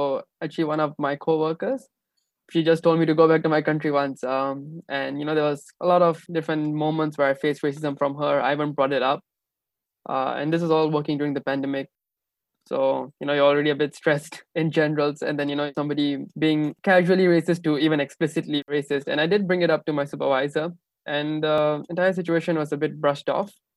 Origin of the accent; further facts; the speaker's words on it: Singapore; And it's a bit sad, because just because I don't speak Singlish doesn't mean I'm not Singaporean.